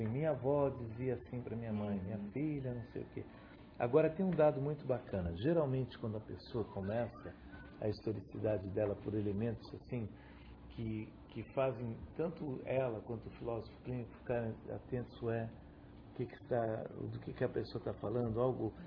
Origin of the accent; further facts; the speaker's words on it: São Paulo, Brazil; sou paulista de criação e paulistana de alma, o que já diz muito sobre mim.